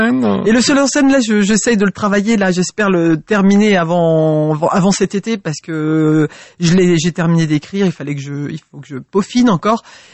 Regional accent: Roubaix, Hauts-de-France, France; Moi, je viens de Roubaix, donc c'est comme ça que je me présente souvent, africaine du nord de la France. Donc, je viens de Roubaix.

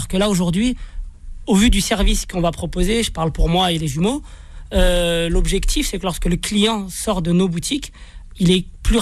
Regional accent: France; On est né en France. On a grandi en France.

